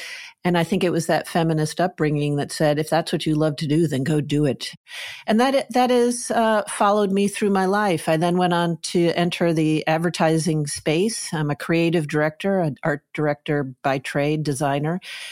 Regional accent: Connecticut, United States; So I was raised in New England, in a teeny state of Connecticut, a small family in a very classic house

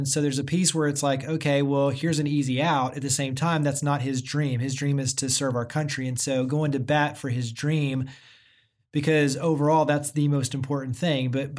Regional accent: Weatherford, United States; So growing up in Weatherford, really cool.

